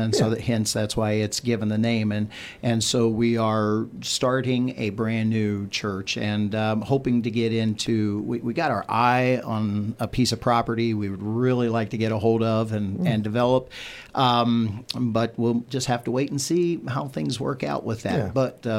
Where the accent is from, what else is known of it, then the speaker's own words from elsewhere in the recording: Hancock, United States; I'm not really new to the community. I live over in Washera County. Okay. So I'm from Hancock.